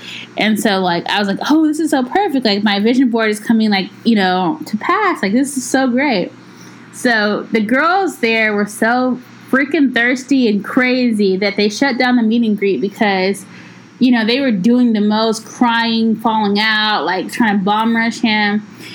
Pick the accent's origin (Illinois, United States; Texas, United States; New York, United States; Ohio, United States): Texas, United States; Dallas; So I went home because I'm from Dallas.